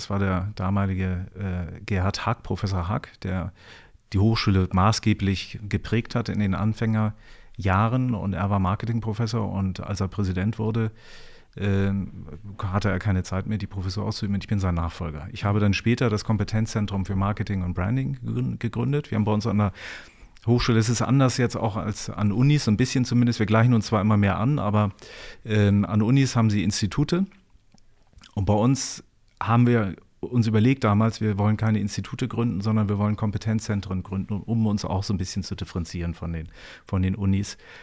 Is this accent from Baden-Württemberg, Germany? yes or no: no; Hamburg, Germany; also born or lived in Düsseldorf; now in Neu-Ulm, Germany; Ich komme nämlich ursprünglich aus Hamburg.